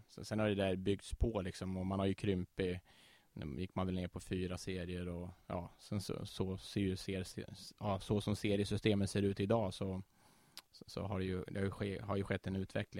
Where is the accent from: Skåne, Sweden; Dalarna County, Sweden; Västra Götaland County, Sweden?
Dalarna County, Sweden; Krylbo; moved away as an adult; now in Örebro, Sweden; Jag är Dalmas, jag är från Avesta, eller Krylbo rättare sagt. Mm. Det är ju 13-14 mil härifrån då.